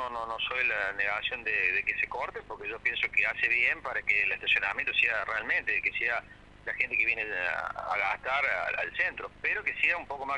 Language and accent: Spanish; Bell Ville, Córdoba, Argentina; now in Villa María, Argentina; yo hace muchos años que estoy acá, yo soy de Belville, hace muchos años que estoy acá en Villa María, como comerciante